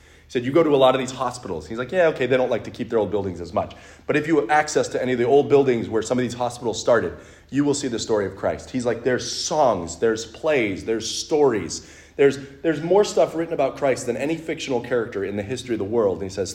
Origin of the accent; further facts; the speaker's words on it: New Hampshire, United States; You know, like I come from New Hampshire, you know, where worst comes to worst, you just go hide in the woods and you're fine for a while.